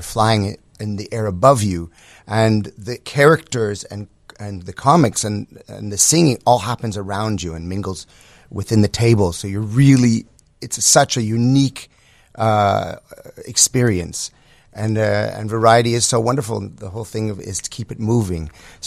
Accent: Montreal, Quebec, Canada; now in Chicago, United States; Well, yeah, I'm actually from Montreal, Quebec

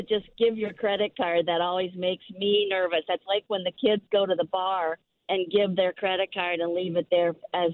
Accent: Rockford, Illinois, United States; my friends and I, now this was before Divvy bikes, but we came in, we're from Rockford, and we came in for the day and wanted to ride the path along the lake.

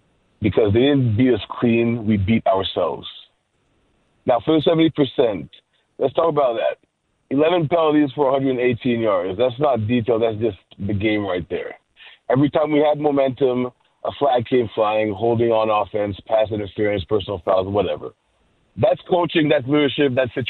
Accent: Silver Spring, Maryland, United States; now in Norway; I grew up in Silver Spring, just to give you a background. This team has been a part of my life since I was a kid. But I live out in Norway now

